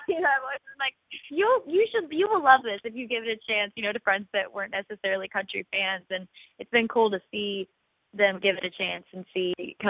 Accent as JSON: {"language": "English", "town": "Kodiak", "region": "Alaska", "country": "United States", "tie": "born or raised there", "said": "So, you know, growing up in Kodiak, Alaska, the big island there in the Gulf, of Alaska, you know, there wasn't necessarily a huge music scene."}